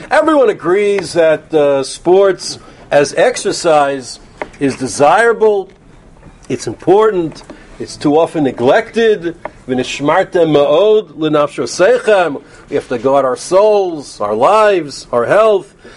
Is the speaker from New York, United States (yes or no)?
yes; Bronx, New York, United States; also born or lived in Muncie; I remember growing up in the Bronx and in Muncie, it was the same thing.